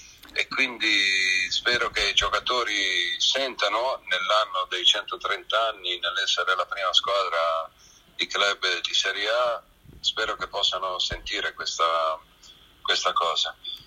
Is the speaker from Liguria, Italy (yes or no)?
yes; Genoa, Liguria, Italy; spero di essermelo meritato da genovese